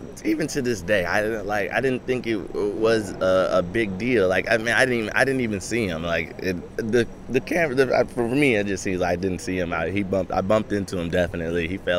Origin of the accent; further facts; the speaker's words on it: Boca Raton, Florida, United States; I grew up in Boca Raton, Florida.